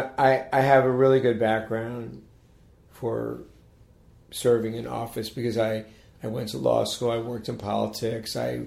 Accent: United States; Well, I grew up in Montgomery County, and I was attracted to the political arena

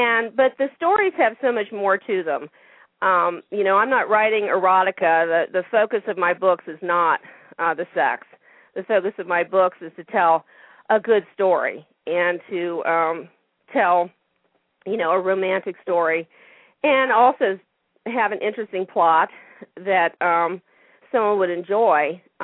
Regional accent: Ohio, United States; moved away as an adult; Yeah, I was born and raised in Ohio, but I moved to Maryland several years ago, and so I live a bit north of Baltimore now.

